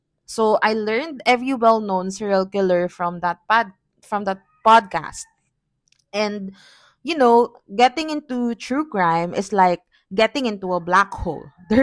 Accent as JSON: {"language": "English", "country": "Philippines", "said": "And since I'm from the Philippines, might as well start this podcast with a case from my very own country."}